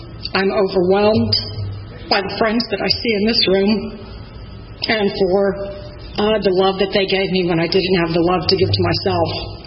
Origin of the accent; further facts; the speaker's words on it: Oklahoma, United States; So what it was like for me growing up. I'm from Oklahoma.